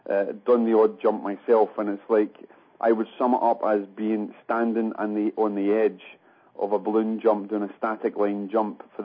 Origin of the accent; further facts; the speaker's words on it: Scotland, United Kingdom; I'm a Scotsman.